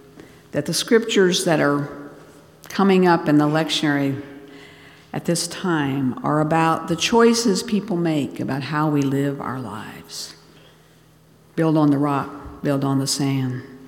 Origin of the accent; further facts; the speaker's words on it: Bangladesh; And in the Bengali Bible that I grew up with in Bangladesh, it says, how long will you stand with your feet in two boats?